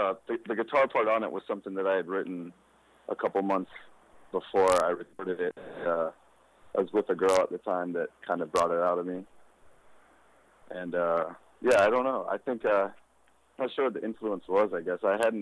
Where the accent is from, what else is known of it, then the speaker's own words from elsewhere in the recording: Hopkins, Minnesota, United States; Growing up in Minneapolis, actually, kind of was like my second raising, like after I left my parents' house, and everyone that I met in Minneapolis that I hadn't known in Hopkins